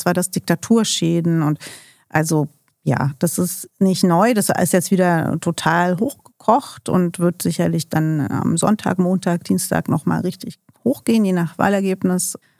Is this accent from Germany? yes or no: yes; East Germany, Germany